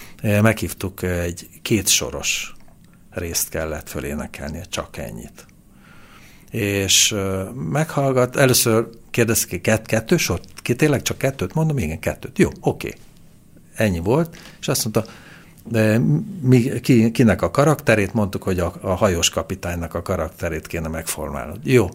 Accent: Transylvania, Romania; Én is székely vagyok egyébként.

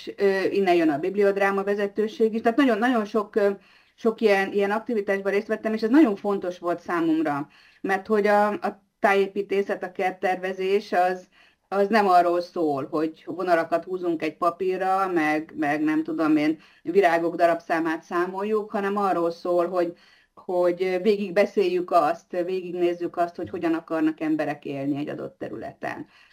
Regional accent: Budapest, Hungary; Én itt születtem, az első kerületben, Krisztinavárosi vagyok, és itt nevelkedtem gyakorlatilag a felnőtté válásomig, és folyamatosan első kerületi polgár vagyok.

